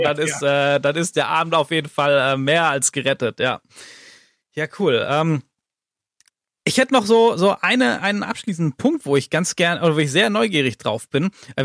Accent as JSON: {"language": "German", "region": "Baden-Württemberg", "country": "Germany", "tie": "born or raised there", "said": "Ich bin ja so im Schwäbischen aufgewachsen, da gibt es in Neckarsulm das Zweiradmuseum."}